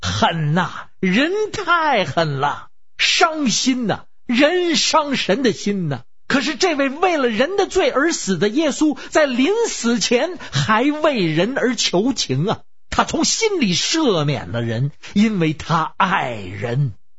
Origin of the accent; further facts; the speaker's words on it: Beijing, China; 我是北京的